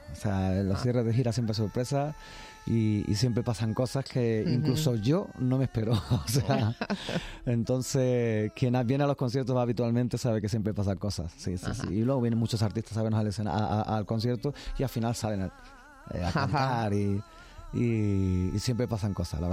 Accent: Ayamonte, Andalusia, Spain; Fronterizo porque soy de Ayamonte, frontera con Portugal.

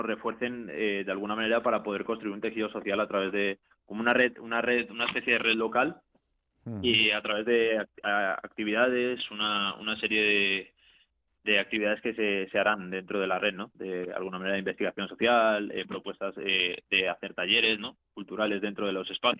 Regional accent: Colombia; mi familia, somos de Colombia, entonces sí. Hace 2 años y medio fuimos a Colombia

